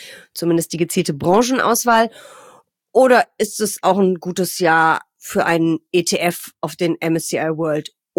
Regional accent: Rhineland, Germany; als Rheinländerin

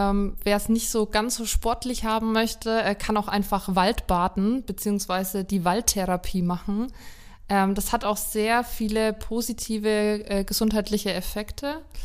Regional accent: Bavaria, Germany; In den Haßbergen, wo ich herkomme, gibt's viele Burgen und Schlösser.

